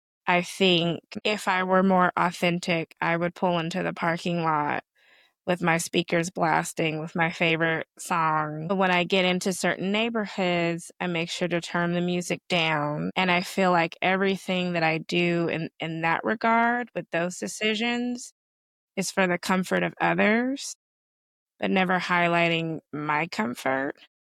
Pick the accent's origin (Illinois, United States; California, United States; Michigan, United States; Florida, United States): California, United States; Los Angeles; I am from Los Angeles. I did used to ride up and down the Shaw.